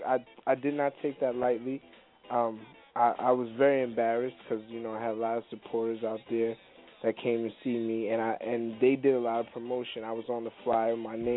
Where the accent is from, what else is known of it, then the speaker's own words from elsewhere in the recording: New York, United States; I'll do it for free because I'm from New York, and I have family that was affected by this. We were all affected by this as New Yorkers